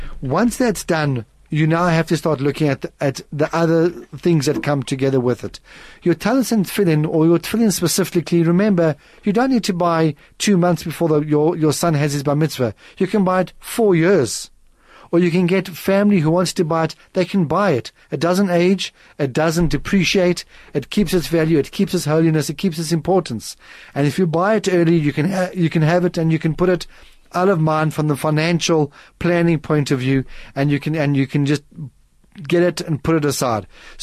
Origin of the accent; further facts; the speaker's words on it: South Africa; We get lambasted as a South African society that we're not a saving society.